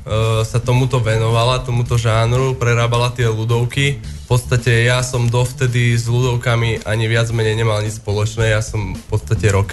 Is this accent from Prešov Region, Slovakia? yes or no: no; Nitra, Nitra Region, Slovakia; Ja som z Nitry kvázi, aj basgitarista je z Nitry